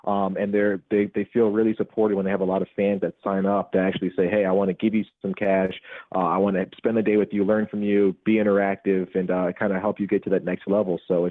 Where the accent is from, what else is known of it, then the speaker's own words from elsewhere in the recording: New England, United States; I'm from New England originally, so I think I have to say Patriots.